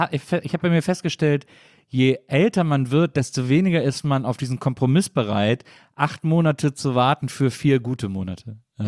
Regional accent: Cologne, North Rhine-Westphalia, Germany; moved away; Ich komme ja aus Köln oder so aus der Ecke von Köln und ich liebe Köln über alles, finde es aber auch okay, da nicht mehr zu wohnen

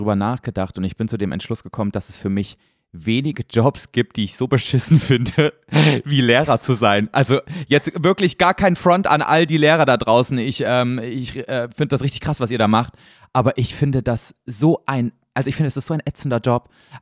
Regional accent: East Germany, Germany; ich komme aus dem Osten

